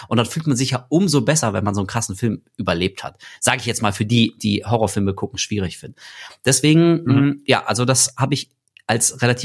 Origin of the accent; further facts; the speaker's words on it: Berlin, Germany; ich bin in Berlin groß geworden. Ich habe in Berlin gewohnt, da in der Zeitspanne von 6 bis 16.